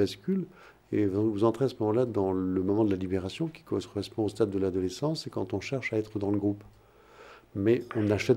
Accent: Pérouges, Auvergne-Rhône-Alpes, France; moi je suis de Pérouge. Je suis à côté de Lyon.

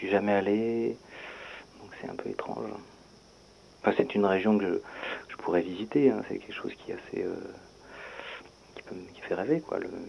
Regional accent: France; je suis français donc je peux comprendre

